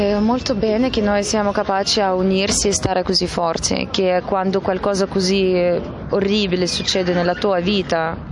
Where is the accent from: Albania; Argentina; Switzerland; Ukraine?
Ukraine; born there; Italian is a second language; also born or lived in Moscow; Sono nata qui in Ucraina, ho un documento certificato di nascita che dice che sono ucraina, però è successo così in vita che ho dovuto finire scuola a Mosca. Mia mamma è russa.